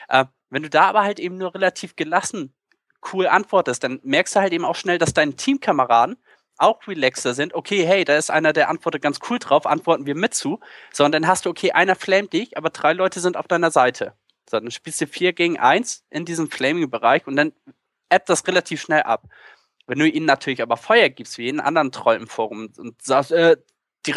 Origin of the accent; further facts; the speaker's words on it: Hamburg, Germany; als Hamburger natürlich ganz cool